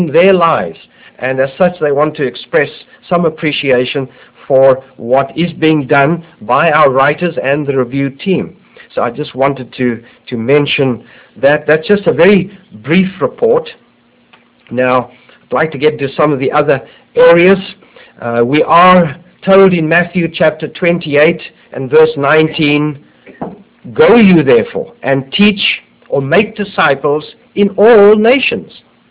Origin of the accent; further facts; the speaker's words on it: Durban, KwaZulu-Natal, South Africa; we've underlined Durban. That's my hometown.